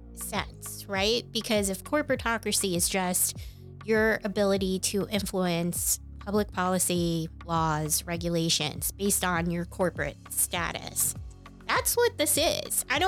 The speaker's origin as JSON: {"language": "English", "region": "Northeast", "country": "United States", "tie": "born or raised there", "said": "You don't realize, growing up in the Northeast, that this isn't just in the history books."}